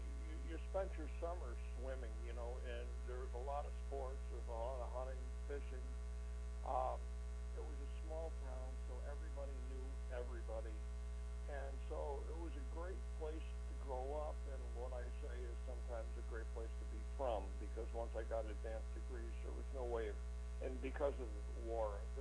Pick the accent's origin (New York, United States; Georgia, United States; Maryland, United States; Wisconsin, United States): New York, United States; Auburn; born there; I was born in Auburn, New York, September 23rd, 1948.